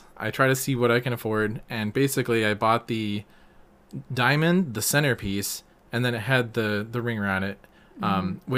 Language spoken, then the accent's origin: English; Texas, United States; I came from Texas. Texas was very flat. There wasn't any ocean or anything.